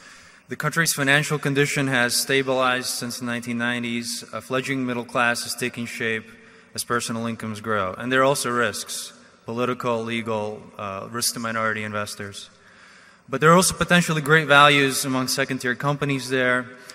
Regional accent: New York City, New York, United States; I'm from New York City.

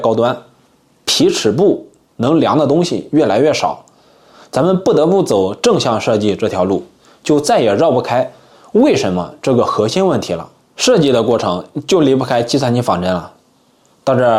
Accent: China; 但是作为中国人，作为一个工科生，看到中国的车企取得这个成绩，那还是相当激动的。

